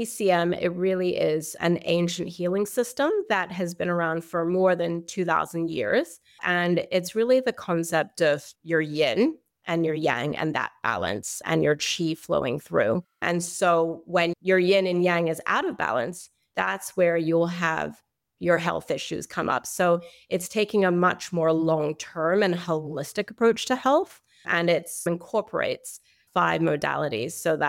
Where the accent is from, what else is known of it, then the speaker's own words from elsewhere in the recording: Hong Kong; Growing up in Hong Kong with traditional Chinese medicine, I always saw my grandparents take, you know, boiling their soups and teas